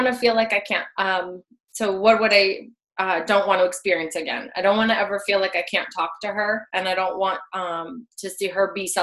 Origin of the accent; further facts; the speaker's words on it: Virginia, United States; Virginia.